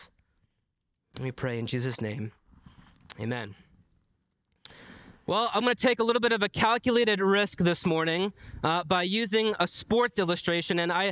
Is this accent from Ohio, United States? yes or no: no; Massachusetts, United States; now in Racine, United States; I say original home team because I'm originally from Massachusetts. I consider Racine my home now, but that was my original home.